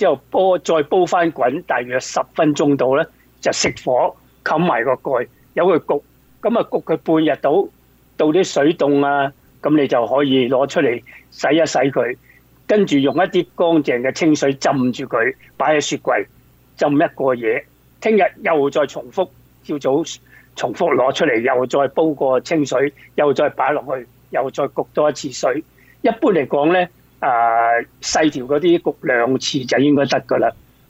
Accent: China; 因为咧中秋嚟讲，喺我哋中国人啊，即系都系一个系大节之一啦

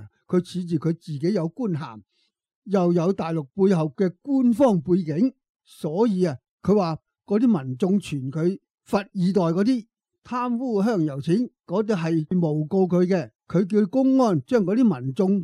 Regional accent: Australia; 嗱，我哋系澳洲人啦

